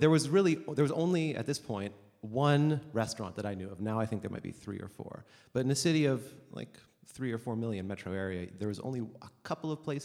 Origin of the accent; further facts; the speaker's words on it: Montreal, Quebec, Canada; this story takes place in the summer of 2008 in Montreal, my hometown